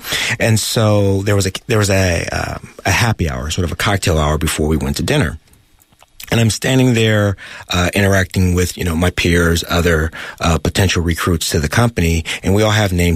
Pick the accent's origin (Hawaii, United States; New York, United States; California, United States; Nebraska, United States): California, United States; Oakland; You know, I'm a black man coming from Oakland, California, single mother household.